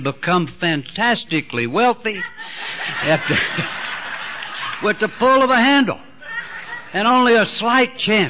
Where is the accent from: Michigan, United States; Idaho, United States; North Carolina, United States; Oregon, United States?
North Carolina, United States; Man, I'm from North Carolina. We need all the business we can get.